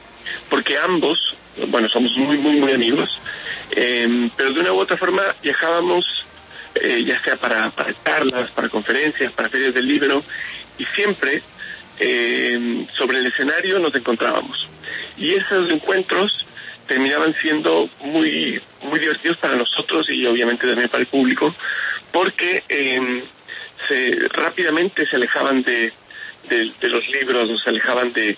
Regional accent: Ecuador; moved away as an adult; mi madre es ecuatoriana, yo nací en Ecuador y viví 25 años de mi vida en Ecuador. Soy muy, muy ecuatoriano y muy, muy chileno.

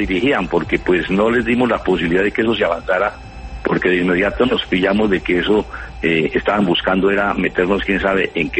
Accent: United States; Yo soy de Estados Unidos

